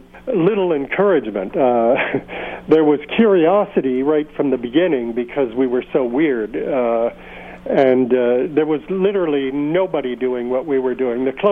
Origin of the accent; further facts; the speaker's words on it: London, United Kingdom; moved away as an adult; I was born in London, grew up there, but I moved away to teach school when I was 20, and have never moved back since, except for 1 year to go to university.